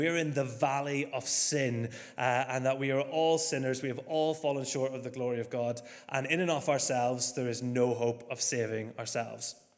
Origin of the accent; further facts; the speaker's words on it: Northern Ireland, United Kingdom; accent: Northern Irish; You might hear in my accent that I've got a bit of a Northern Irish twinge, so if you don't understand a word that comes out of my mouth, that's absolutely fine.